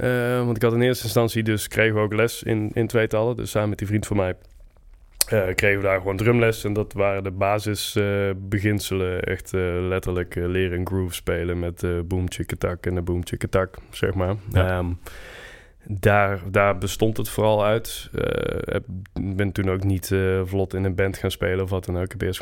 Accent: Veghel, North Brabant, Netherlands; now in Apeldoorn, Netherlands; ik kom niet oorspronkelijk uit Apeldoorn. Ik ben geboren en getogen in Veghel. Dat ligt in Noord-Brabant. En eigenlijk toen ik daar als kleine jongen woonde en naar school ging

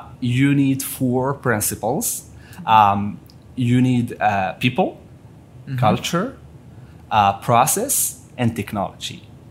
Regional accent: Morocco; moved away as an adult; now in Paris, France; I was born and raised in Morocco, North Africa. Studied electrical engineering in Morocco, worked on renewable energy projects there

